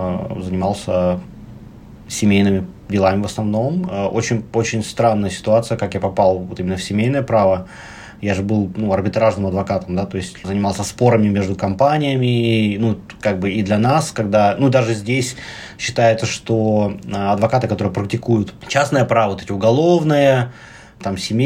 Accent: Leningrad Oblast, Russia; Я из Санкт-Петербурга. Я закончил Суворовское военное училище. Я даже не Санкт-Петербург, из области.

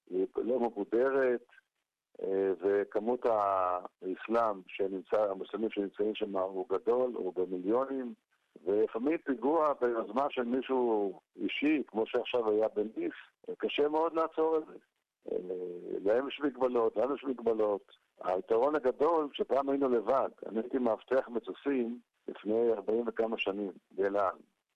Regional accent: Nahalal, Northern District, Israel; אני נולדתי שם, הילדים שלי נולדו שם, הם דור רביעי, אני דור שלישי בנהלל.

